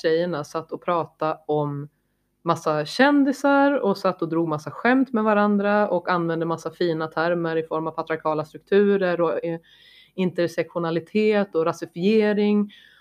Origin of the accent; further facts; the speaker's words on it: Norrland, Sweden; för att jag är från Norrland